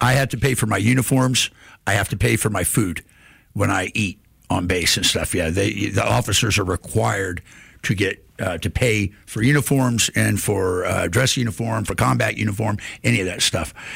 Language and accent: English; United States; We're American.